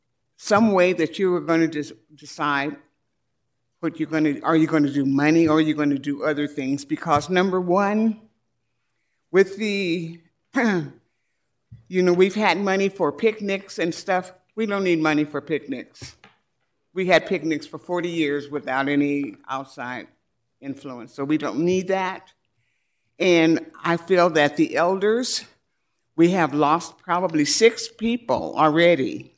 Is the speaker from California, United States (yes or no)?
yes; Russell City, California, United States; I was raised in Russell City for almost 30 years, or lived in Russell City.